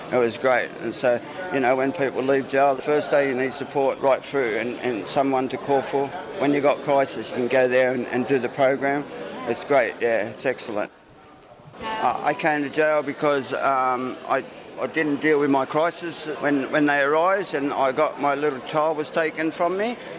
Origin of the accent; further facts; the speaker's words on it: Dubbo, New South Wales, Australia; I'm from Dubbo myself, but I've been living down the south coast. I will be living at Newcastle when I get out